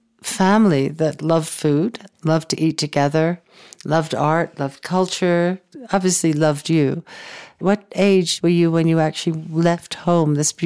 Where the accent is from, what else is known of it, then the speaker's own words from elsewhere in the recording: United States; as an American, my vision of what Mexican food was, it was so different from the reality